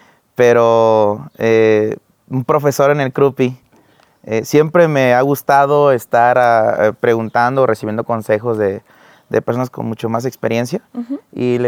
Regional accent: Chetumal, Quintana Roo, Mexico; Claro, soy originario de Quintana Roo. Uh-huh. De la capital de Chetumal, Quintana Roo

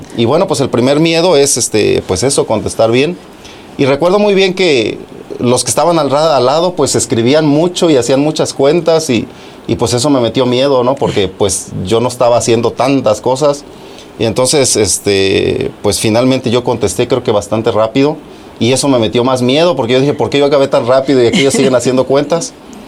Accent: Oaxaca, Mexico; Yo soy del estado de Oaxaca, de la región que está pegada a Puebla. Comercialmente, nosotros dependemos mucho de Puebla, al grado de que nosotros comemos más el mole poblano que el mole oaxaqueño.

